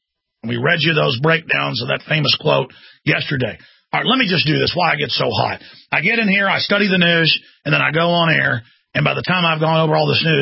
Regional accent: United States; I'm a red-blooded human being. I'm an American, but I'm a human being first.

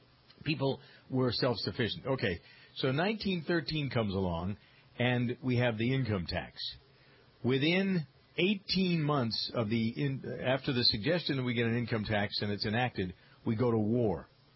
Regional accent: Framingham, Massachusetts, United States; I use Framingham as an example, my hometown in Massachusetts.

